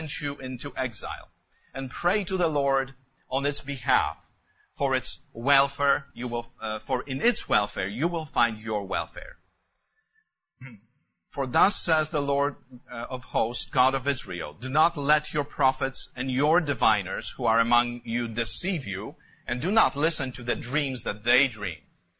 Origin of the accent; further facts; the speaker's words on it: Poland; now in United States; when I was growing up in Poland, and maybe that was not something that the brethren here had in the United States in the 70s